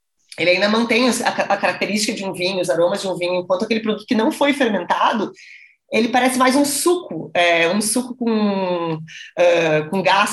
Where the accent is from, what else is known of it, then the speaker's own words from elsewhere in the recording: South Region, Brazil; now in São Paulo, Brazil; nossa, cada vez que alguém vier nos visitar aqui em São Paulo, porque a gente é do Sul